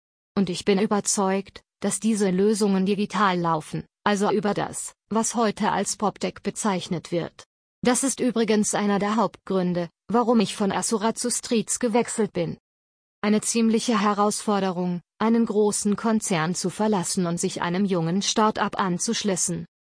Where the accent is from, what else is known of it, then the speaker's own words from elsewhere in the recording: Tunisia; moved away as an adult; now in Switzerland; Ich stamme ursprünglich aus Tunesien